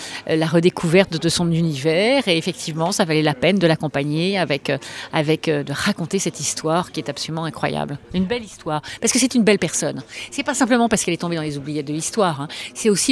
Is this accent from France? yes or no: yes; Nouvelle-Aquitaine, France; j'ai passé une partie de mon enfance près de Bordeaux.